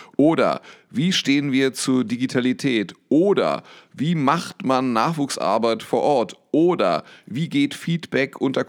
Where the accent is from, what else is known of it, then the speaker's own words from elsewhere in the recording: Berlin, Germany; weil ich bin Berliner